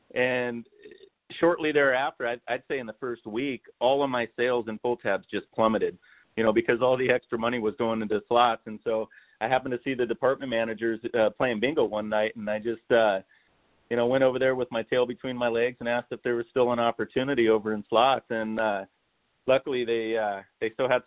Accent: San Diego, California, United States; also born or lived in East County; Yeah, I grew up down in Mission Bay, kind of Bay Park area, until about the middle of seventh grade, and then we moved out here to the East County

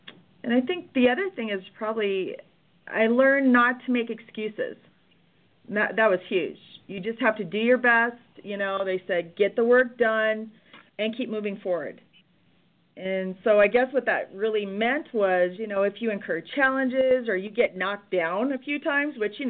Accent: Rapid City, South Dakota, United States; born or raised there

